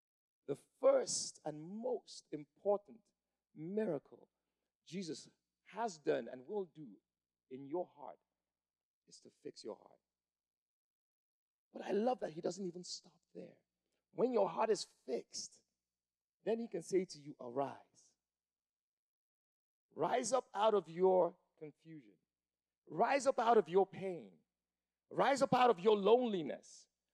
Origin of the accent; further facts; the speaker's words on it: Nigeria; I was born in Nigeria. Lived in Nigeria.